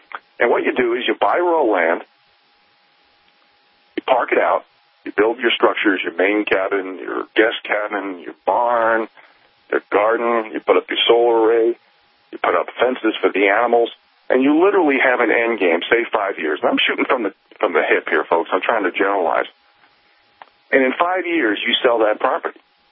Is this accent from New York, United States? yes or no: yes; New York City, New York, United States; now in Montana, United States; I grew up in the metropolitan area of New York City. I was born in Jamaica, Queens.